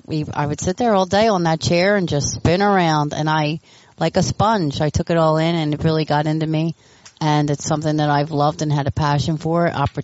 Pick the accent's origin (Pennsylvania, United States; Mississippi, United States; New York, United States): Pennsylvania, United States; Philadelphia; I'm from Rawnhurst in northeast Philly.